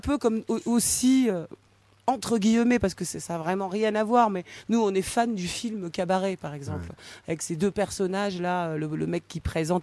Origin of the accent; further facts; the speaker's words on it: Occitanie, France; On vient d'Ariège.